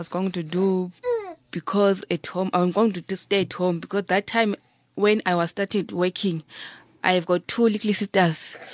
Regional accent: Zimbabwe; I'm from Zimbabwe.

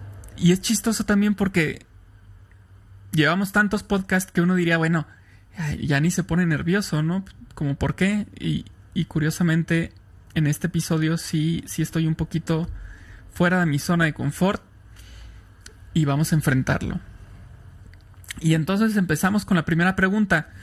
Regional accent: Irapuato, Guanajuato, Mexico; ¿De dónde soy? Soy de Irapuato, Guanajuato, en el centro de México. Ese es de dónde soy.

